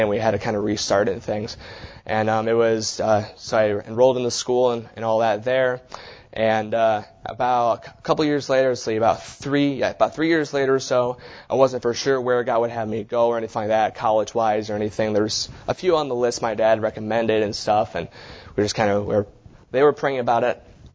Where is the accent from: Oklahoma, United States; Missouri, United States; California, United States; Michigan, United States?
Michigan, United States; Mount Pleasant; I was born in Michigan, and Mount Pleasant, Michigan is about, if you know this, the shape of Michigan is like kind of like a hand. It's kind of right about there, and I grew up about there in Michigan for about 15 years.